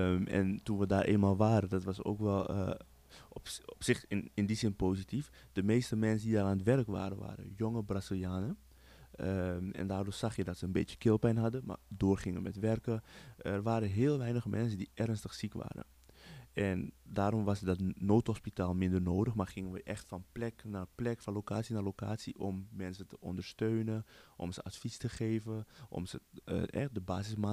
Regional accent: Suriname; born there; ik ben geboren in Suriname.

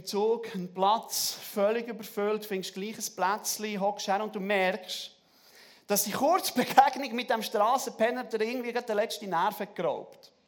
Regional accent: Bolivia; also born or lived in Peru; Selber habe ich ganz viele Jahre in Südamerika gelebt. Ich bin in Bolivien aufgewachsen. Habe mit meiner Familie in Bolivien und Peru als Bibelschullehrer gearbeitet. Wir sind jetzt seit 2018 wieder zurück.

